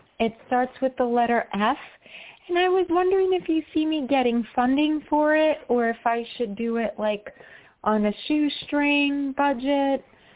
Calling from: New York, United States; Yes, New York.

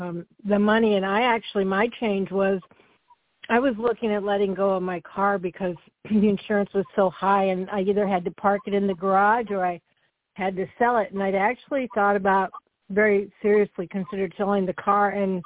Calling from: Minneapolis, Minnesota, United States; I'm coming from Minneapolis, Minnesota.

